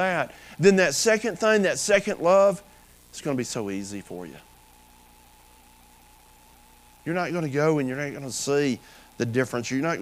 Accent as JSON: {"language": "English", "region": "Tennessee", "country": "United States", "said": "Now, out here in West Texas, it's not quite as evident as where I'm from. I'm from West Tennessee, a little bit more evident."}